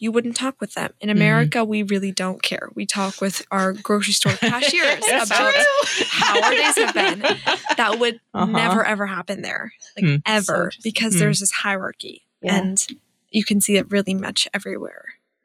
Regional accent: United States; Because as an American, I don't have a ton of American friends.

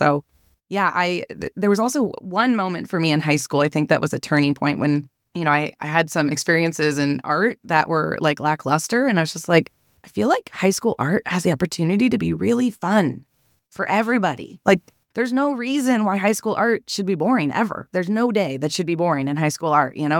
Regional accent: Seward, Nebraska, United States; because I grew up in Seward as my dad was in that community already.

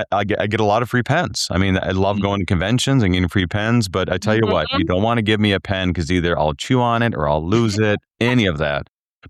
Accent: Wadena, Minnesota, United States; I was born in October of 1979. My dad was there for 21 years, and so I never moved as a pastor's kid.

